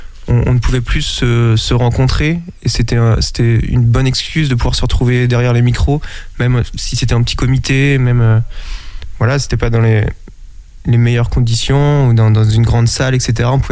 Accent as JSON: {"language": "French", "town": "Angers", "region": "Pays de la Loire", "country": "France", "tie": "born or raised there", "said": "J'ai grandi à Angers."}